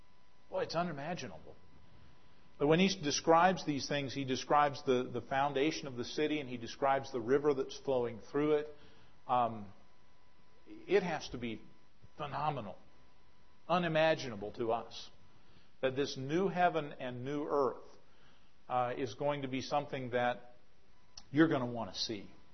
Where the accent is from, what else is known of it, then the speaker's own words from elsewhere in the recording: West Virginia, United States; I've been to mountains. I grew up in West Virginia.